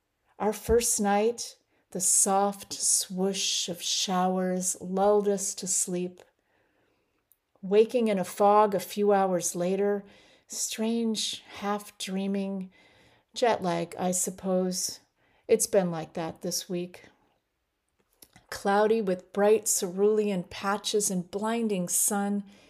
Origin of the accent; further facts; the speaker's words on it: Boston, Massachusetts, United States; I'm originally from Boston, and I have all Irish ancestry on both sides